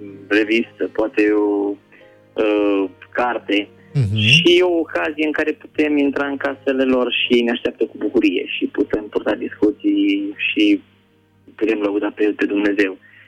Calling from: Fitionești, Vrancea County, Romania; Vrancea, localitatea Fitionești.

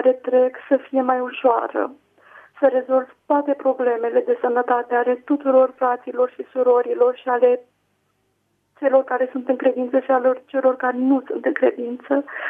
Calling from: Craiova, Dolj, Romania; Sunt din Craiova.

